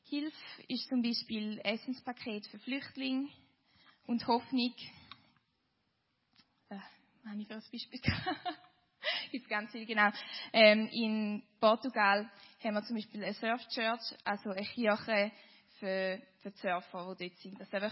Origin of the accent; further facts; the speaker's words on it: Switzerland; Genau, ich komme aus der Schweiz.